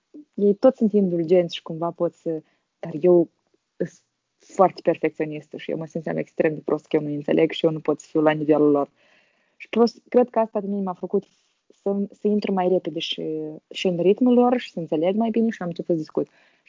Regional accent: Chișinău, Moldova; now in United Kingdom; Am venit totuși cu engleză din Chișinău, umblând la cursuri, de la școală, mai privind filme. Și când am ajuns în UK

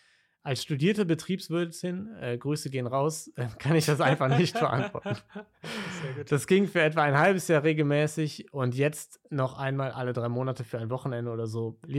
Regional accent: Berlin, Germany; Ich komme selbst aus Berlin.

